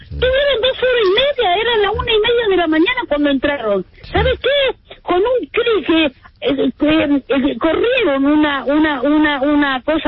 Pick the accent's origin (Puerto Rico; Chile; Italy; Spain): Italy; now in Argentina; 69 años, soy italiana.